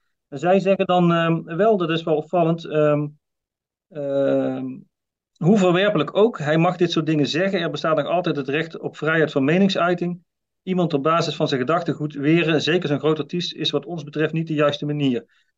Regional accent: Limburg, Netherlands; toen ik jong was in Limburg.

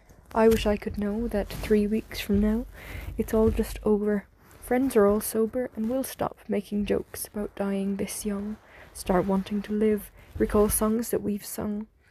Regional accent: County Kerry, Ireland; I'm 16 years old and I'm from Kerry in Ireland.

